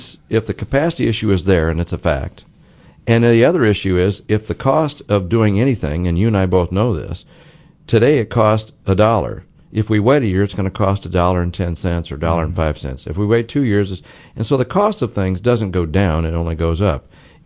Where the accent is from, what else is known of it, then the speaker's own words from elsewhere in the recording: Champaign, Illinois, United States; I grew up in Champaign, so this is my home.